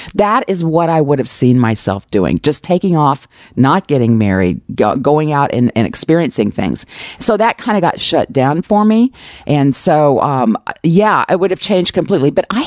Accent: the South, United States; Those were pretty much our options, at least where I grew up. I grew up in the South.

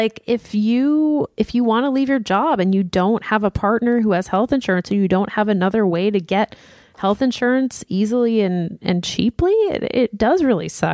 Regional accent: Lafayette, Louisiana, United States; Two, I'm from Lafayette, the heart of Cajun country, and big families I've found are still a bit of an anomaly here.

